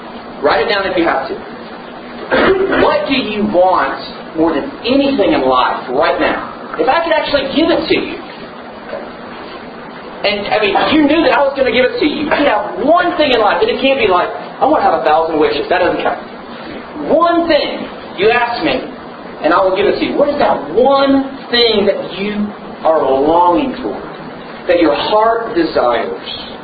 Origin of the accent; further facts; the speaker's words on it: San Antonio, Texas, United States; as John said. I hail from San Antonio, Texas, where I'm a RUF campus minister.